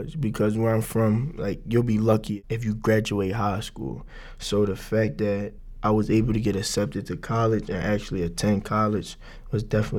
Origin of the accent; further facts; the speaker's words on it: Philadelphia, Pennsylvania, United States; Well, I'm from West Philadelphia, and like, it's not really a good place. Like where I'm from, like you see abandoned houses everywhere.